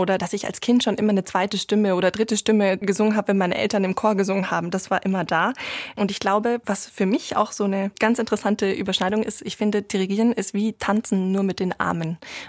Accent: Munich, Bavaria, Germany; Ich bin Münchner Kindl, ne?

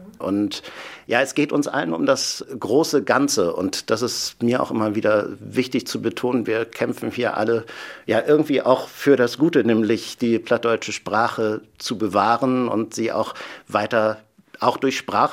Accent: Lower Saxony, Germany; Mensch, ich komme aus Niedersachsen und so, und mit dem einen Tubisten schnacke ich jetzt auch irgendwie immer mal wieder platt

